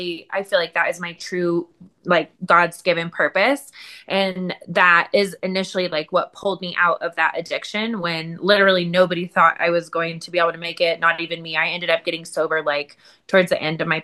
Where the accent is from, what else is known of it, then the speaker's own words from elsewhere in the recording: Colorado, United States; I'm from Colorado.